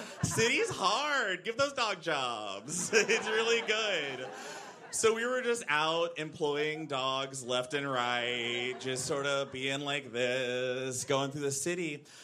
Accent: Texas, United States; now in Brooklyn, United States; I had a traditional upbringing, though. I grew up in Central Texas.

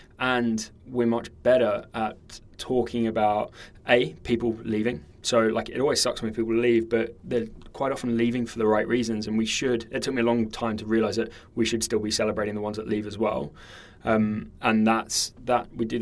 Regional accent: New Zealand; So I grew up in New Zealand

